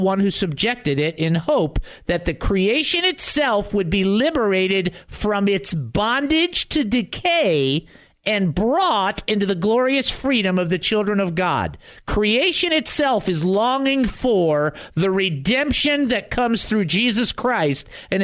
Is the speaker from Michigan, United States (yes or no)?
yes; Detroit, Michigan, United States; Now, I'm from Detroit, and you and I are never going to agree on anything except for this one major point